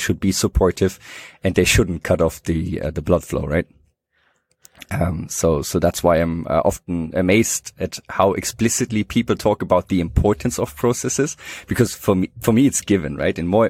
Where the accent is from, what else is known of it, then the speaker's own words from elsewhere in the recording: Heidelberg, Baden-Württemberg, Germany; English is a second language; but I grew up in Heidelberg